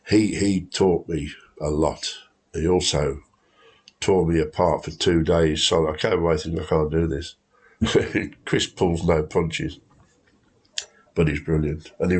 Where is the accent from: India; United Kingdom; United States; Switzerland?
United Kingdom; West Bromwich, West Midlands; because I come from West Bromwich.